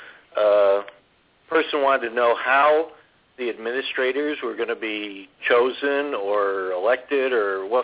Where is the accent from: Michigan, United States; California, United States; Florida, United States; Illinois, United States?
Florida, United States; Sarasota; I'm from Sarasota.